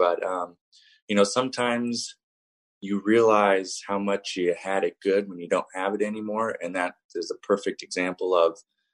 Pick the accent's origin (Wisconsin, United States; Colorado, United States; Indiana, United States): Colorado, United States; Flagler; I'm a Flatlander from Eastern Colorado, a small town called Flagler. More cows than people, and it's only on the news if there's a tornado.